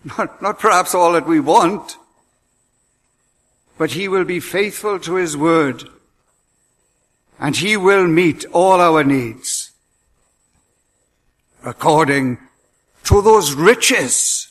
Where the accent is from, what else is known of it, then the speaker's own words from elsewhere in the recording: United Kingdom; I've chosen this one not because I'm a Brit